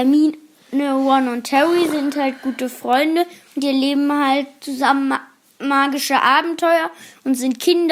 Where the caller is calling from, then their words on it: Kiel, Schleswig-Holstein, Germany; Bei uns in Kiel haben mindestens schon 41 Corona.